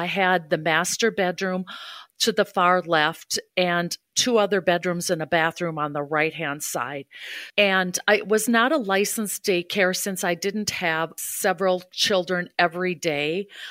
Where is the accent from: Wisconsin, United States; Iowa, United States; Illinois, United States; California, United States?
Wisconsin, United States; Hudson; I grew up in Hudson, Wisconsin. I have three brothers. My dad was a teacher. My mom was a stay-at-home mom.